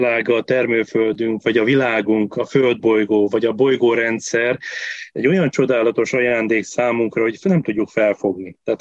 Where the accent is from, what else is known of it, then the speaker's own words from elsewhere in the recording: Földeák, Csongrád-Csanád, Hungary; hiszen én Földeák községben nőttem fel, amely Csongrád-Csanád vármegyébe található